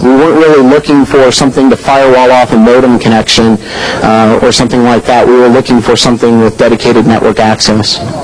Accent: Columbus, Ohio, United States; I'm from Columbus, Ohio, 614, and I'm the alpha dog of the wolf pack up there.

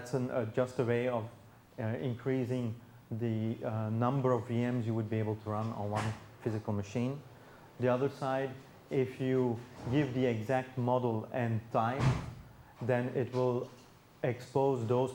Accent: Antwerp, Flanders, Belgium; English is a second language; I'm from Antwerp, self-employed

